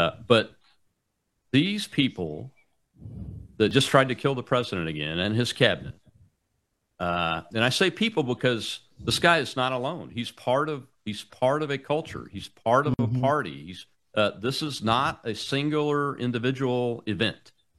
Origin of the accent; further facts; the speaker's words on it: the South, United States; Yeah, I'm from the South too